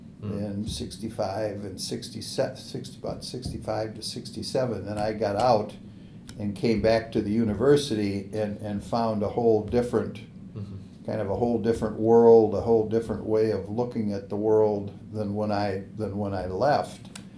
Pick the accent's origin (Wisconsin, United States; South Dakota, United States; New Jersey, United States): Wisconsin, United States; Racine; I'm from Racine, Wisconsin. I was born in Racine. Grew up in Racine, went to public school, and then went to Racine Lutheran High School